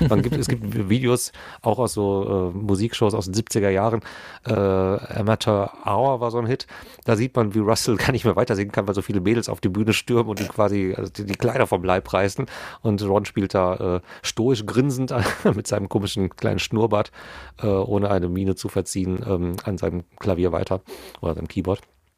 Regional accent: North Rhine-Westphalia, Germany; wir kommen aus dem Pott

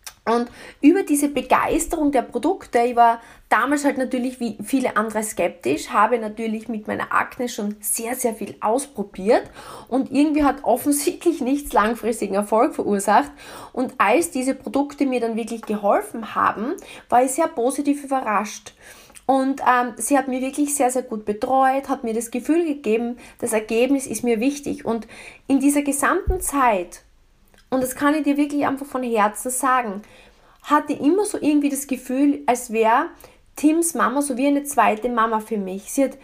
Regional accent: Austria; now in United States; weil wir sind damals von Österreich in die USA ausgewandert.

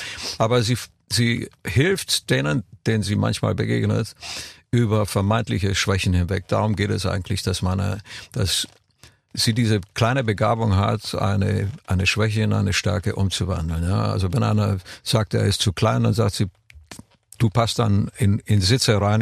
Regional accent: Romania; Und wir hatten ja in Rumänien, alle Kinder hatten ja nicht viel.

